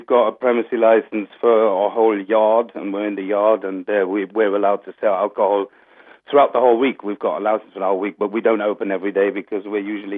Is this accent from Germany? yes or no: yes; Germany; I mean, I'm from Germany, so that was the first thing I noticed